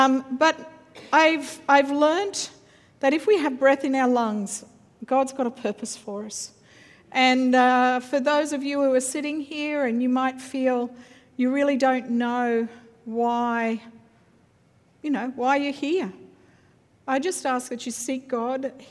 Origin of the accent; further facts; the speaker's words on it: Australia; I grew up in Australia.